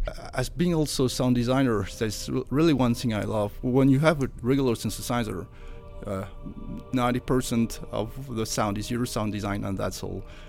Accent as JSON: {"language": "English", "region": "Île-de-France", "country": "France", "said": "I'm from France, so near Paris."}